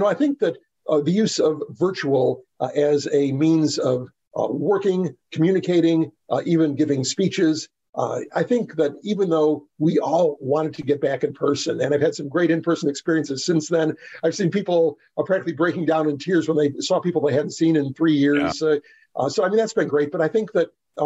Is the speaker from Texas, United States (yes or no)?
yes; Texas, United States; Meat. Hey, I'm from Texas. Got to have barbecue.